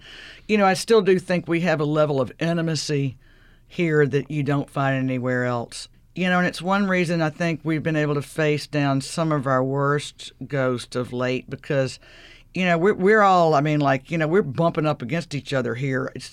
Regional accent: Mississippi, United States; And I grew up in the Mississippi Delta where we had to learn early on how to make up our own fun, and that's a really useful skill to have.

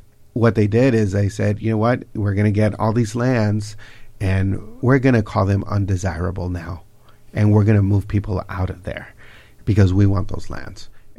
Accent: El Paso, Texas, United States; now in Austin, United States; We're both from El Paso. But, Austin's my home.

